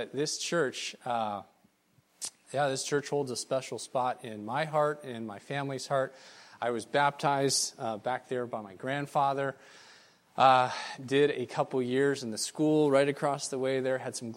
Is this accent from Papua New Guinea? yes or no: yes; Papua New Guinea; moved away as an adult; I was raised in Papua New Guinea, went over there when I was two, raised in the Teti tribe, went to boarding school all the way up through 18 years old, graduated from high school over there